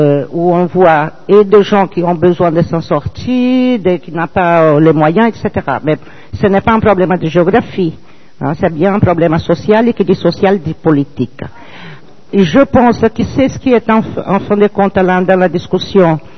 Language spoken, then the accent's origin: French; Brazil; now in France; moi, je suis brésilienne d'abord, et puis bon, française par disons histoire de vie